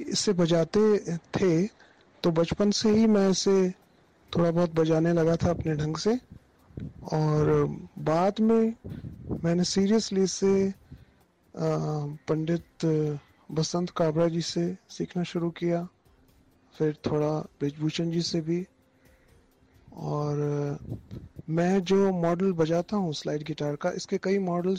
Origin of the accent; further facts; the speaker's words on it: Jodhpur, Rajasthan, India; now in Pune, India; इस सफर की शुरुआत तो राजस्थान में जोधपुर शहर जहाँ मैं पला बड़ा वहीं से हो गई थी, पहले से ही बचपन से ही। और फिर 98 में जब मैं पूना आया तो यहाँ भी वो सफ़र जारी रहा।